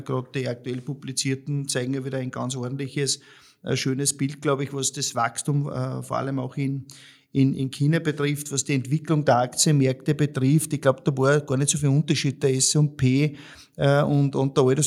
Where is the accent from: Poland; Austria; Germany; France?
Austria; ich sage für mich als Österreicher